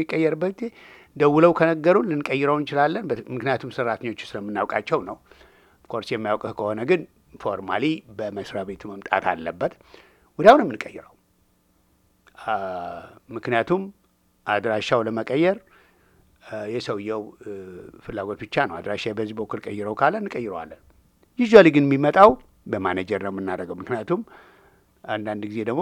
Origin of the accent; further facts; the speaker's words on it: Tigray, Ethiopia; ትግርኛ የትግራይ ሰው ነኝ እኔ። ትግርኛም አማርኛም ሙራግኛም ወዳለሁ።